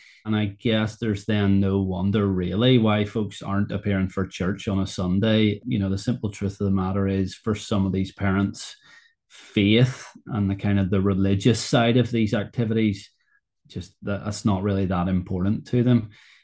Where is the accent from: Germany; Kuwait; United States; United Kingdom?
United Kingdom; Whitehead, Northern Ireland; now in Holywood, United Kingdom; I'm from Whitehead, but I am based in Hollywood here.